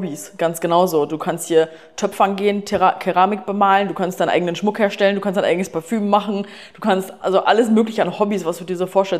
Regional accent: Germany; zum Beispiel wir kommen so aus Deutschland, aus einer Kleinstadt, da gab es nichts.

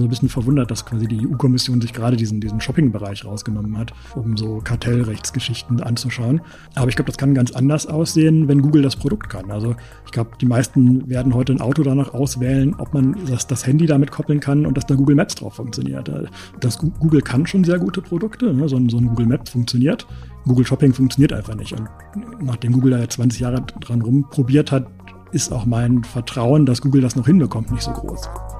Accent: Bonn, North Rhine-Westphalia, Germany; born there; also born or lived in Berlin / London; Ich bin gebürtiger Bonner, habe dann mal eine Zeit lang in Berlin gelebt, habe auch mal eine Zeit lang in der Nähe von London gelebt, aber bin dann doch wieder zurück nach Bonn gekommen

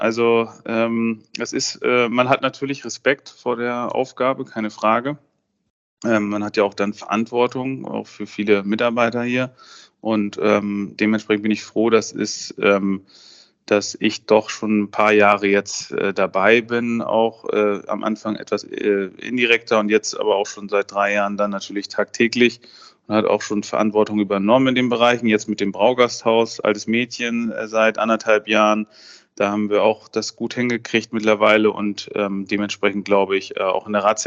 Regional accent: Mecklenburg-Vorpommern, Germany; kommt aus meiner Region, wo ich aufgewachsen bin, Vorpommern-Rügen.

